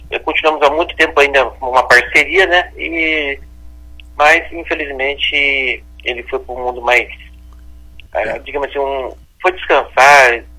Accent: Londrina, Paraná, Brazil; eu nasci aqui em Londrina, Sr. João, me enraizei aqui e não pretendo sair dessa cidade.

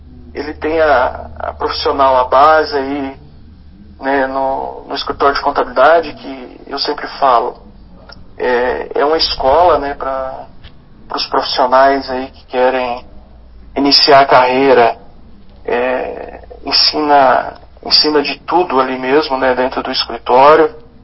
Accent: Paraná, Brazil; eu sou do interior do Paraná, né? Ali da região de Toledo. Nascido ali, né? E meus pais são da agricultura, né? Do interior aí.

